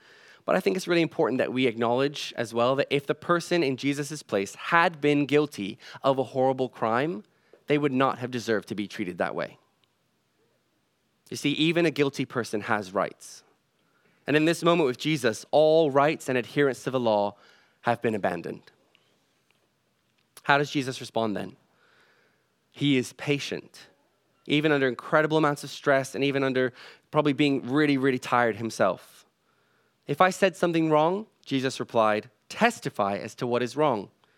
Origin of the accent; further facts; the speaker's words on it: Macau; accent: North American; I said, well, I sound like I'm from North America, but I'm from Macau. My parents were teachers there. They taught English.